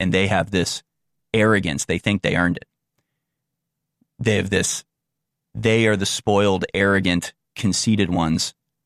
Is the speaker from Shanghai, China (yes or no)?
no; Jiangsu, China; accent: Jiangsu; I can never get rid of my Jiangsu accent.